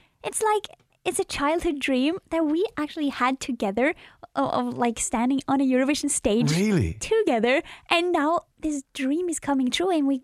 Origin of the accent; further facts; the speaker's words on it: Norway; We grew up like an hour outside of the capital in Norway.